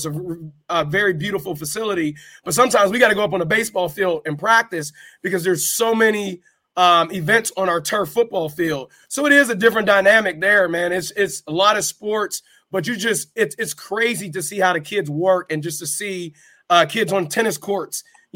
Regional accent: Farrell, Pennsylvania, United States; I grew up in Farrell, so obviously I understand the dynamics there.

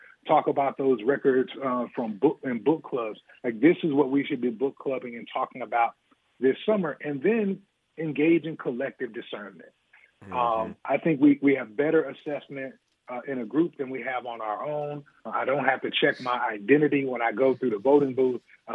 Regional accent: Dallas, Texas, United States; also born or lived in St. Louis; now in Washington, United States; I grew up in Dallas, but 20 years before coming to D.C., I was in St. Louis.

